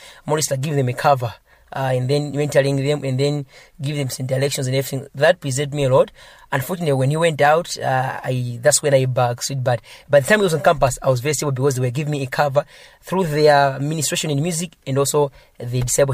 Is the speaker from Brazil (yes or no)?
no; Choro, Malawi; English is a second language; now in Lilongwe, Malawi; Basically, I'm from Choro, but currently I'm residing in Lilongwe, specifically in Area 51A. I'm a born-again Christian, born again in 2011